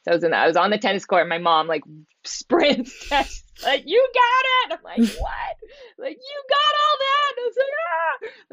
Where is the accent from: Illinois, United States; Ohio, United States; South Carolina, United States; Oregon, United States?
Oregon, United States; Portland; also born or lived in Spokane, Washington; So I grew up in the Pacific Northwest. I was born in Portland, Oregon. I'm a Portland girl, and lived in Spokane, Washington for a long time.